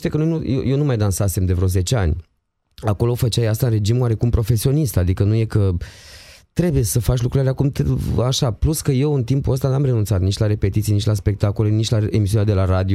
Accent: Romania; Am fost acum, am fost la psiholog, ca tot român.

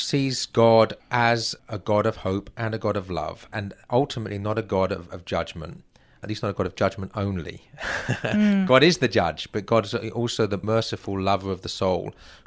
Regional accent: England, United Kingdom; now in United States; You know, and as an Englishman, I haven't been forced to read any of these in high school.

